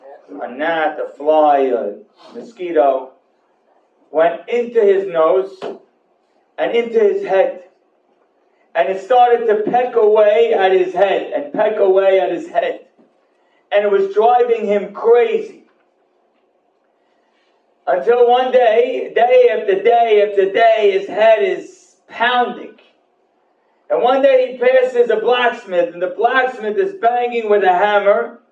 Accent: Syria; Oh, by the way, I'm also from a country that no longer exists. Just for the record, I'm from Syria. It really doesn't exist. So, but people know I'm Sephardi.

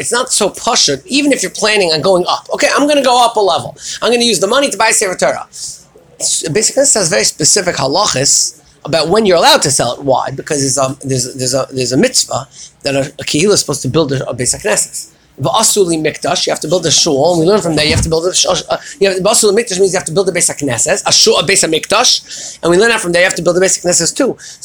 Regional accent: United States; And where I grew up in Washington, and many communities the same

